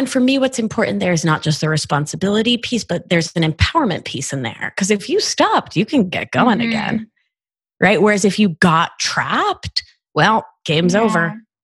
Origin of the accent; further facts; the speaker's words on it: Argentina; I'm just lucky that I'm from Argentina, that my immigrant parents spoke to me in Spanish.